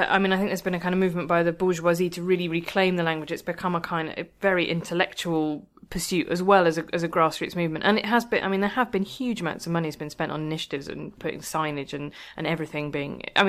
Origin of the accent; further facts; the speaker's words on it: Worcester, West Midlands, United Kingdom; because I grew up in Worcester, which is not Wales, obviously, but, you know, we can see Wales from where we are.